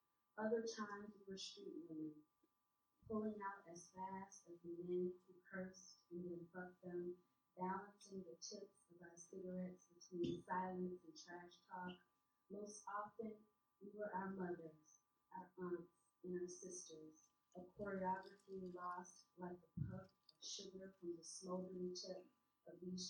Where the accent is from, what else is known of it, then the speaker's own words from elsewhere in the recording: New Orleans, Louisiana, United States; I'm from New Orleans originally.